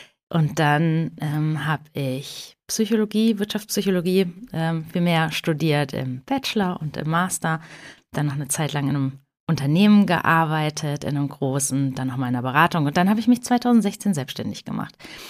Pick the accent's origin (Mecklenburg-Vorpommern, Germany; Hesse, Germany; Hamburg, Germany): Hesse, Germany; Kassel; also born or lived in Northern Germany; ich bin dieses Jahr 40 geworden, also ich habe mich genullt. Ich weiß noch nicht so ganz, wie ich das finden soll. Ich komme ursprünglich aus Kassel, war dann viel unterwegs im Norden Deutschlands, habe im Ausland gelebt und bin aber jetzt vor 2 Jahren wieder zurückgekommen in meine Heimatstadt